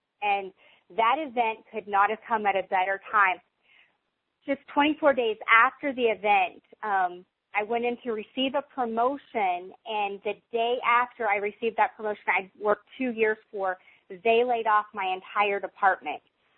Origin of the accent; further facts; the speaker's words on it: Garland, Texas, United States; I'm from Garland, Texas